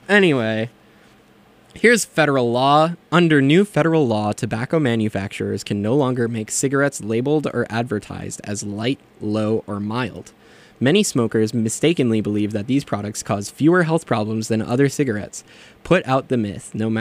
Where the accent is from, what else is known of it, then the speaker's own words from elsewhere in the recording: Midwest, United States; No shade at the Midwest. That's my hometown, represent.